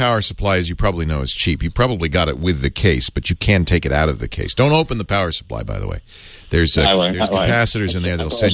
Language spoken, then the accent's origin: English; United Kingdom; I'm British.